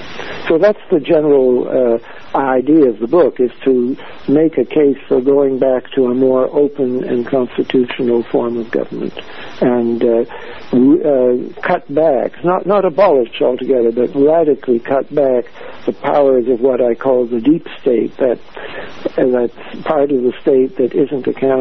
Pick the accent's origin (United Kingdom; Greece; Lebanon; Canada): Canada; moved away as an adult; now in Berkeley, United States; I'm as a Canadian, I came here, I thought, for 1 year to America. I'm in Berkeley, California, as I talk here. Thought I came for 1 year, loved California, and stayed on